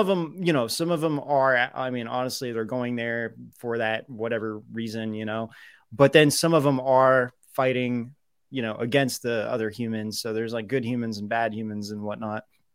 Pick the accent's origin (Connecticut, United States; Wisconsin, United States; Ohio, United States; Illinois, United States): Ohio, United States; growing up in Ohio, you know, I experienced that a lot